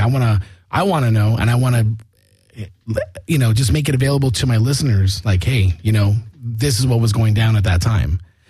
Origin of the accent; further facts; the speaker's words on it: Whittier, California, United States; growing up, I grew up in Whittier mostly.